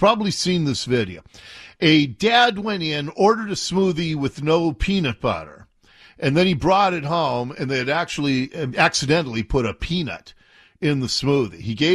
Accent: Ballard, Washington, United States; I grew up in Ballard. I don't have any Canadian roots.

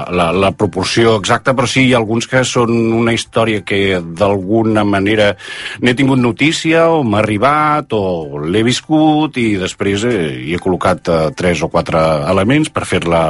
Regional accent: Terrassa, Catalonia, Spain; He nascut a Terrassa, sí. I sóc terrassenc, sí.

